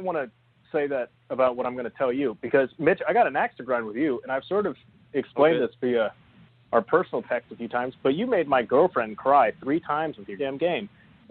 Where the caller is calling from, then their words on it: Geneva, Illinois, United States; I'm calling from Geneva, Illinois.